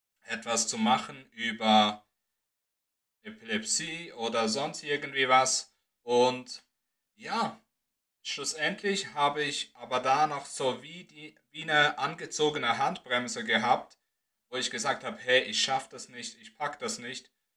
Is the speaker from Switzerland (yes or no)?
yes; Switzerland; ich komme aus der Schweiz